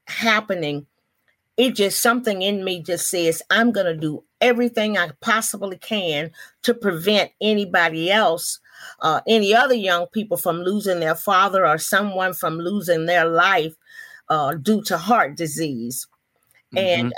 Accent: Atmore, Alabama, United States; I'm originally from Atmore, Alabama. I grew up in Atmore.

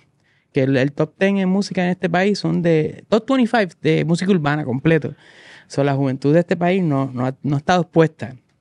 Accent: Bayamón, Puerto Rico; yo pues me crié en Bayamón y ahora vivo cerca de Bayamón, al lado. Sí, pero hago todo en Bayamón

